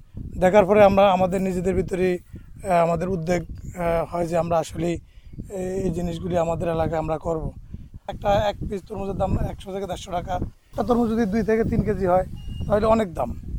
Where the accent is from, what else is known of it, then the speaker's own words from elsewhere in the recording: Aminabad, Bangladesh; আমার বাড়ি আমিনাবাদে 3 নং ওয়ার্ডে।